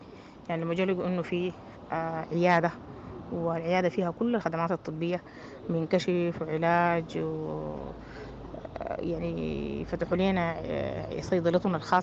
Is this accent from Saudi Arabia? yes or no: no; Sudan; ودي طبعا زادة يعني احنا من قيمنا كسودانيين.